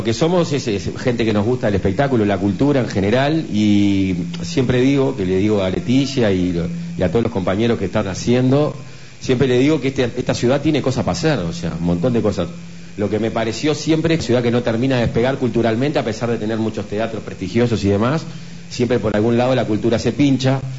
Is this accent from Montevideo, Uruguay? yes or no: yes; Montevideo, Uruguay; nací en Montevideo, en el barrio del Prado. Volví a vivir con mis padres